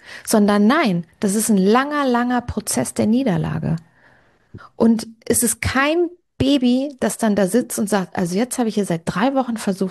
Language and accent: German; Northern Germany, Germany; ich bin aufgewachsen in Norddeutschland, in ganz einfachen Verhältnissen. Das heißt, mein Vater war Postbeamter, erst im einfachen und dann im mittleren Dienst. Meine Mama ist Spanierin gewesen, ist als Gastarbeiterin nach Deutschland gekommen